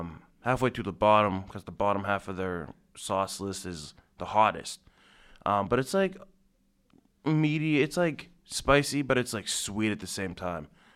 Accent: Plumboro, Pennsylvania, United States; I'm from Plumboro, Pennsylvania, or as I like to call it, the Borough.

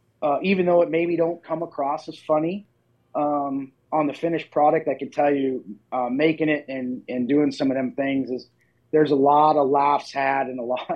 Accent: Minot, North Dakota, United States; and growing up in Minot, you know, working at my dad's service center, changing oil and stuff.

